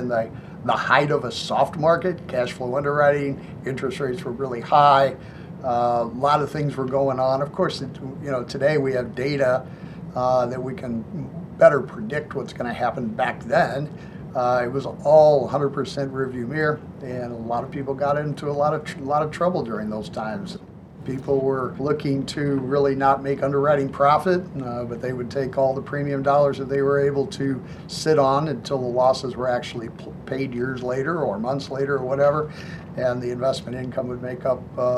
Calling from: Illinois, United States; So today I am in the suburbs of Chicago.

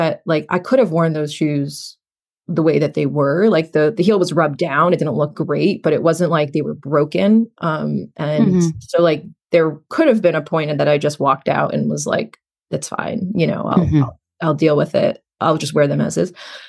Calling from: New York City, New York, United States; Hi, I'm calling from New York City.

